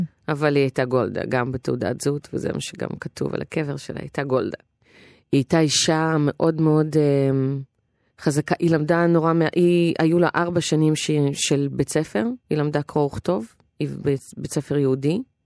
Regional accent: Yogev, Northern District, Israel; עוד כשהייתי נערה, אגב, בעמק ישראל, כי אנחנו נחתנו פה ביוגב, אני גדלתי ביוגב.

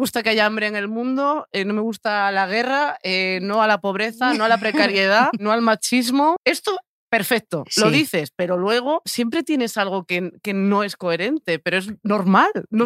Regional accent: Galicia, Spain; porque soy gallega, supongo, no sé.

